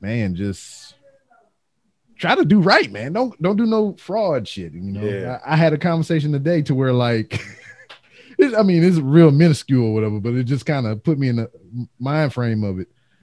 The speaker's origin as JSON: {"language": "English", "region": "Louisiana", "country": "United States", "said": "his LSU hat, which I was kind of mad at because I'm from Louisiana and I'm a fan."}